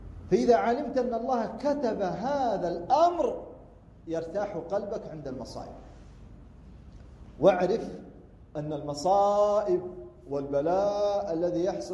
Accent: Kuwait; وأنا كنت أظن أن المثل هذا عندنا في الكويت أو في جزيرة العرب الخليج، لكن طلع عندكم حتى في السودان

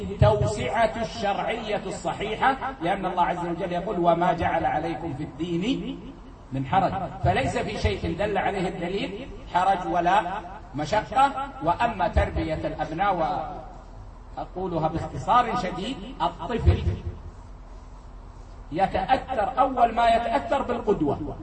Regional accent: Kuwait; عندنا في الكويت الناس تعودت

